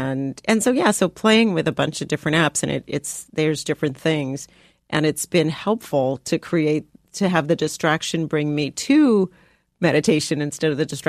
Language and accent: English; San Diego, California, United States; So I grew up in San Diego. Yeah, so I was... So one-legged black girl from San Diego who ends up becoming an international ski racer.